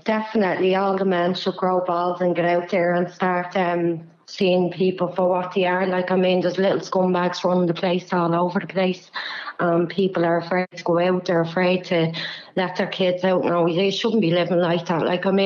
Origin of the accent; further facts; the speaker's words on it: Dublin, Leinster, Ireland; Dublin 24.